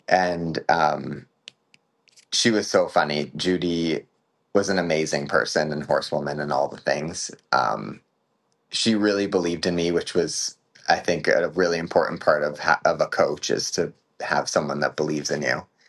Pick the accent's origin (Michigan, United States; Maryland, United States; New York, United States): Maryland, United States; Columbia; I grew up in Maryland on a really small horse farm in Columbia, which is kind of like a suburb. It's south of Baltimore, north of Washington.